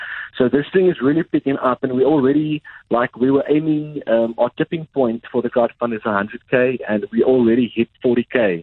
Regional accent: Ladysmith, Western Cape, South Africa; I grew up in the Royal Hotel in Ladysmith in the Karoo, from that town where I grew up in that hotel.

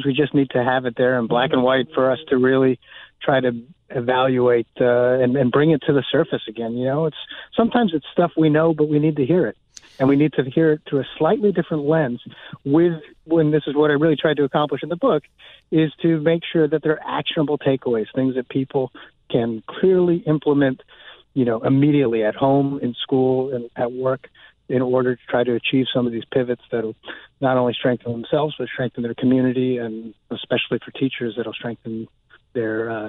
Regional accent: Connecticut, United States; also born or lived in New Orleans, Louisiana; now in Virginia, United States; I live in Virginia now. Before that, I lived in New Orleans and Louisiana. But I grew up in Connecticut, so

